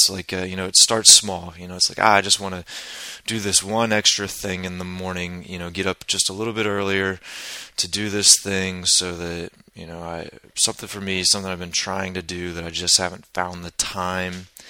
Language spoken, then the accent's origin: English; United States; Yeah, I know, being an American, the rules were weird at first for me